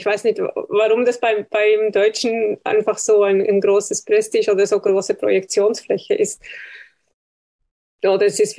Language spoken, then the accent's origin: German; Switzerland; Ich bin Schweizer.